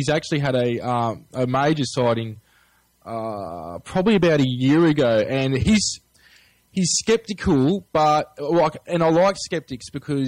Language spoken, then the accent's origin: English; Albury, New South Wales, Australia; accent: Australian; now in Melbourne, Australia; As you can hear, I've got the Australian accent, so I'm from down under. I grew up in Albury, which is situated, or Albury-Wodonga. The Albury side is New South Wales. It's the twin city, Albury-Wodonga.